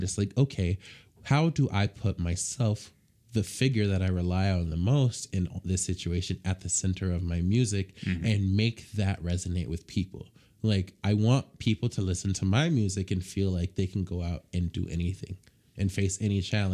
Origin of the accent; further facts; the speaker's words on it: Boulder City, Nevada, United States; And so a big part of what another big part of what influenced that is growing up in Boulder City.